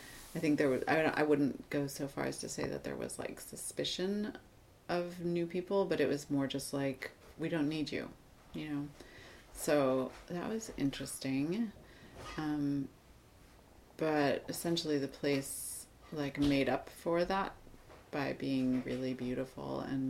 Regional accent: New York City, New York, United States; And, you know, growing up in New York City, like, it's funny, I think that probably many people would say something about, like, the cultural experiences available to you

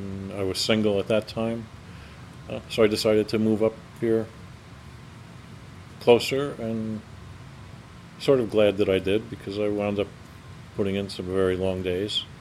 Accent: Hurley, New York, United States; was born in Kingston, in Kingston Hospital, 1955, as I said, and I grew up in Hurley, about 3 miles outside of Kingston, kind of an idyllic, I guess, childhood in a little tiny town with stone houses from the 1600s and 1700s.

